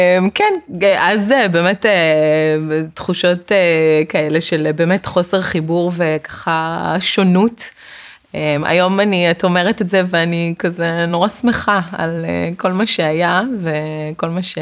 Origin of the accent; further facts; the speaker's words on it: Tirat Carmel, Haifa District, Israel; גדלתי למרגלות חיפה, בטירת הכרמל, עיירת פיתוח קטנה, עד גיל 11, ומשם עברנו לחיפה, דרך הים, גם ילדה חיפאית, לא שגרתית.